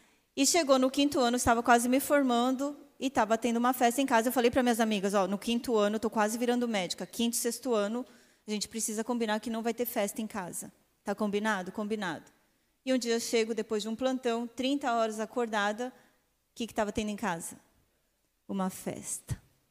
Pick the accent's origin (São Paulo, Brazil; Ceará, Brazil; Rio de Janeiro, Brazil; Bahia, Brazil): São Paulo, Brazil; Eu sou de São Paulo. E estava lá, então, fora de casa pela primeira vez.